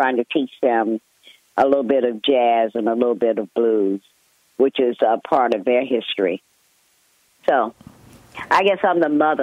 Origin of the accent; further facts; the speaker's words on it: the South, United States; But I grew up in the South, so I am an exceptional cook.